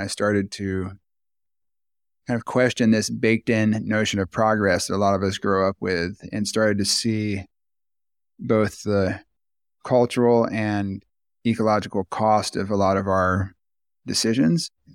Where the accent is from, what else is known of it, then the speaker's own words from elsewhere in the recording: Clearwater, Florida, United States; growing up in Clearwater, that's Pinellas County, it's the most densely populated county in the Southeast.